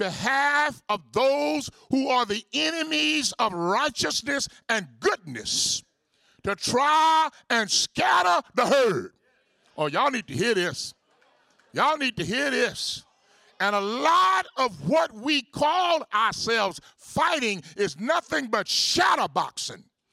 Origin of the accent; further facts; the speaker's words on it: Texas, United States; I'm from Texas originally, even though my mother is from the great state of Mississippi.